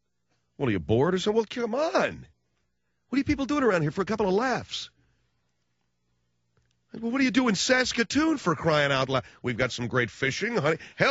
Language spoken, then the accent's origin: English; Albany, New York, United States; You mean you're not from L.A.? You just no. I'm from Albany.